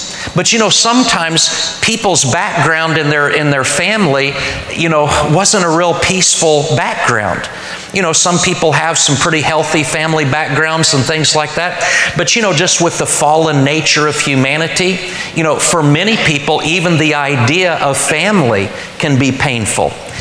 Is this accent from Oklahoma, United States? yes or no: yes; Oklahoma, United States; I'm from Oklahoma. You know where I'm from, it's like Mayberry compared to here.